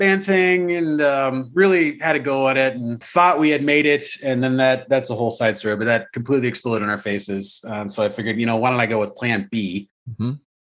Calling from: Altadena, California, United States; I am in Altadena, California, at the far north end of LA County.

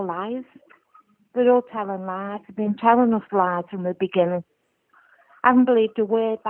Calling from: Liverpool, North West England, United Kingdom; Liverpool.

